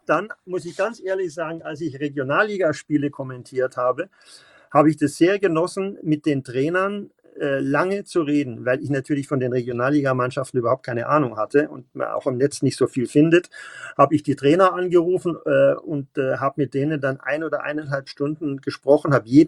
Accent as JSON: {"language": "German", "town": "Munich", "region": "Bavaria", "country": "Germany", "said": "Auch als Bayer und als Münchner hier habe ich die Dortmund-Spiele damals immer absolut genossen"}